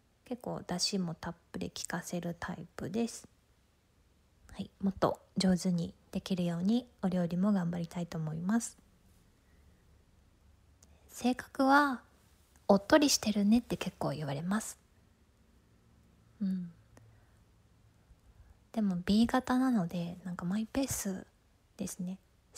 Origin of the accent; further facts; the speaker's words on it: Tokyo, Japan; 出身地は東京です。